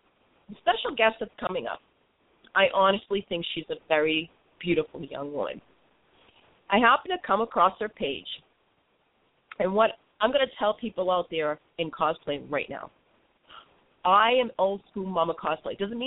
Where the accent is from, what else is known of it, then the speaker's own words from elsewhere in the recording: Boston, Massachusetts, United States; I'm originally from Boston, so I try to pronounce it as best as I can.